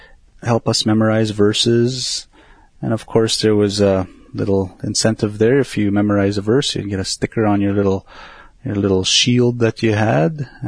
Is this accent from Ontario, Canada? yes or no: yes; Kenora, Ontario, Canada; I'm from Kenora, Ontario. That's northwestern Ontario. I come from an Ojibwe reserve. The reserve name used to be Washagamis Bay and is now called Obashkondagong.